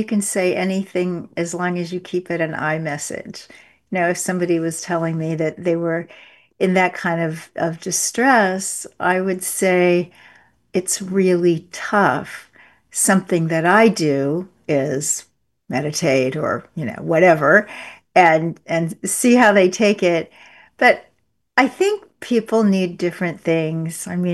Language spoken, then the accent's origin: English; Kansas City, Missouri, United States; at a livestock and horse show in Kansas City, my hometown.